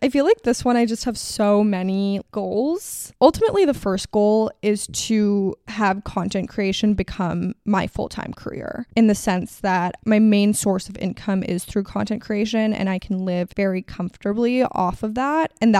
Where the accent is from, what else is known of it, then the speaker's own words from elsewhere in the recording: Miami, Florida, United States; Art Basel like kind of runs deep since I am actually from Miami